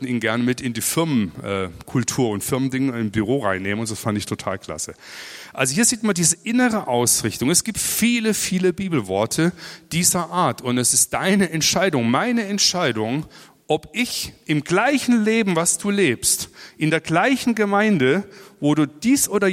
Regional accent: Bavaria, Germany; Ich komme aus dem Allgäu, wir haben großartige Bergkulissen

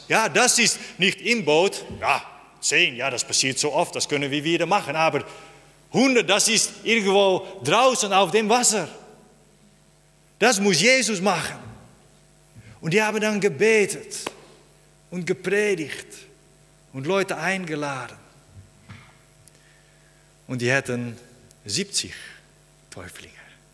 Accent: Netherlands; German is a second language; Ich bin ein Holländer und Deutsch ist auch ein bisschen eine schwierige Sprache für mich.

